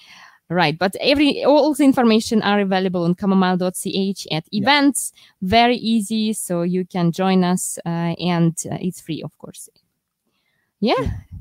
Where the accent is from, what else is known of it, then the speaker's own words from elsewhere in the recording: Russia; English is a second language; I'm the citizen of the world, how I like to say it, because even though I come originally from Russia, I'm also Swiss, French